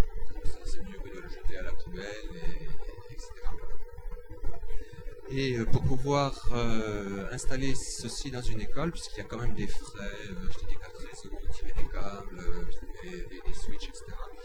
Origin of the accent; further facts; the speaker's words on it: Occitanie, France; Je suis le local de l'épreuve, puisque je suis du Gers. Je travaille à Auch